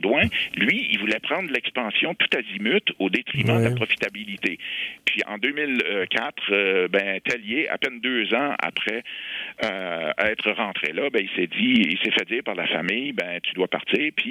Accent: Quebec, Canada; on était un peu fiers en tant que Québécois.

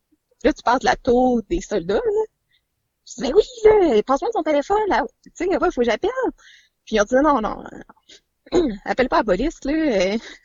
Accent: Ottawa, Ontario, Canada; now in Quebec City, Canada; Là, j'habite à Québec, mais je viens de la région d'Ottawa.

